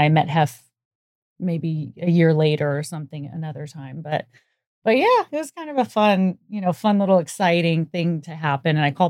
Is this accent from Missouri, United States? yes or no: no; California, United States; Well, I grew up in Northern California.